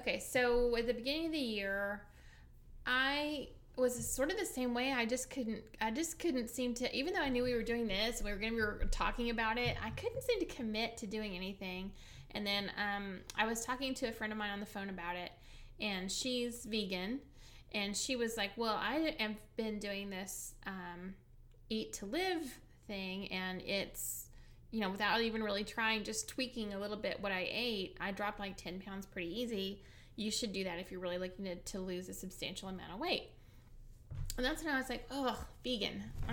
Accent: Texas, United States; Texas refugees living in Georgia and quietly yearning for true Tex-Mex food

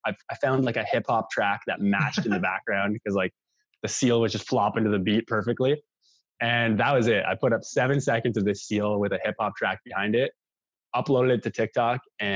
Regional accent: Ontario, Canada; I'm from Ontario, Canada

